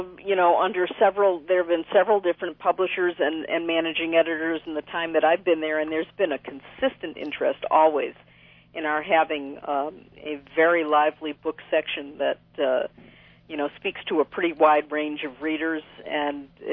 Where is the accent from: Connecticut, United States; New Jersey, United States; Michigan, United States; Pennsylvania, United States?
Connecticut, United States; Hartford; I grew up in Hartford. I've lived here my entire life